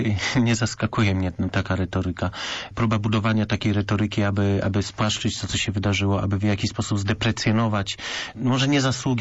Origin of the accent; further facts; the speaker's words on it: Wronki, Greater Poland Voivodeship, Poland; Ja sam pochodzę z miasta, które liczy 12 tysięcy mieszkańców. To są Wronki oddalone 50 kilometrów od Poznania.